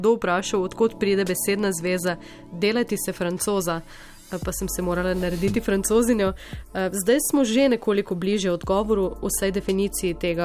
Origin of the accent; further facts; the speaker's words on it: Styria, Slovenia; Praktični primer, jaz sem Štajerka, pisano z veliko začetnico